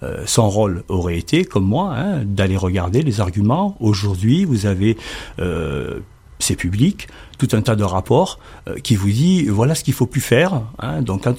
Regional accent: Provence-Alpes-Côte d'Azur, France; Je suis provençal d'origine, je viens des Bouches-du-Rhône, j'ai de la famille dans le secteur, j'y venais enfant.

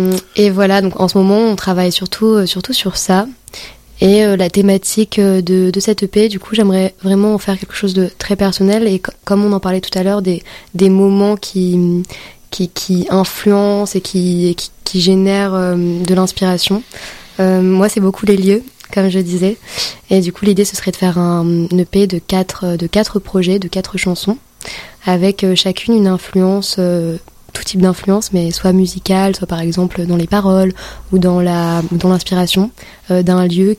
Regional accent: Marseille, Provence-Alpes-Côte d'Azur, France; Oui, je viens de Marseille, c'est ça, je suis pas très loin d'ici. Une vraie sudiste.

